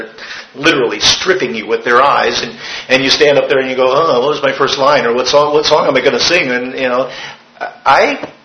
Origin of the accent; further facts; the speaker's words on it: Illinois, United States; I grew up in Illinois, by the way, and we had a really large high school there